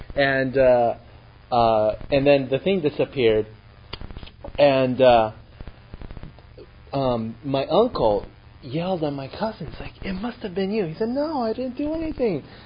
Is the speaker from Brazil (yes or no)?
yes; Brazil; But I actually was born and I grew up in Brazil.